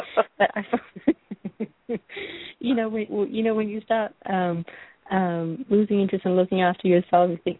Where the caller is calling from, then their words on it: Texas, United States; Hi, how are you? From Texas.